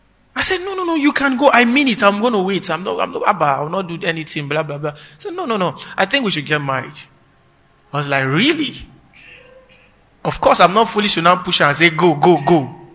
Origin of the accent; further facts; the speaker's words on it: Kaduna, Kaduna State, Nigeria; We grew up together in Kaduna.